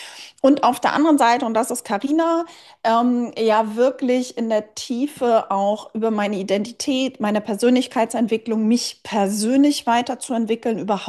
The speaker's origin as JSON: {"language": "German", "town": "Kiel", "region": "Schleswig-Holstein", "country": "Germany", "tie": "born or raised there", "said": "bin ich damals zurück nach Kiel, meiner Geburtsstadt, Heimatstadt"}